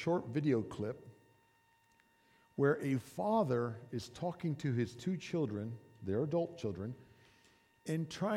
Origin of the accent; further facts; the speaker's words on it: United States; I'm a second generation Mexican American in the States. Yet I have a Mexican ethnicity. My hometown often reminded me that I was not American enough because I wasn't Anglo-American.